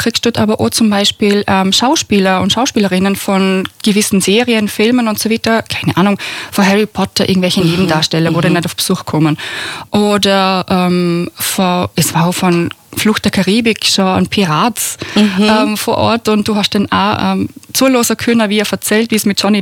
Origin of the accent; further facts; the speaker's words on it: Bregenz, Vorarlberg, Austria; Und ich bin damals in Bregenz aufgewachsen, dort hat Schule gegangen.